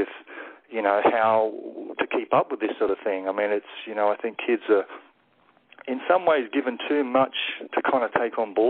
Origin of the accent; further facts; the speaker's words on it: Australia; it's in my home country here of Australia